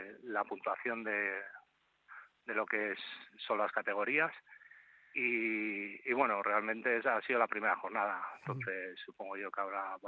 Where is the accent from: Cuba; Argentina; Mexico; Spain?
Spain; Madrid, Community of Madrid; Soy de origen sirio, nací en Madrid, y me crié allí, pero bueno, siempre he tenido ese vínculo con Siria